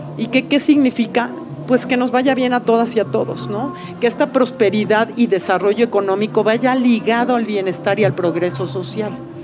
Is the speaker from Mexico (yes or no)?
yes; Mexico; los empresarios también somos pueblo de México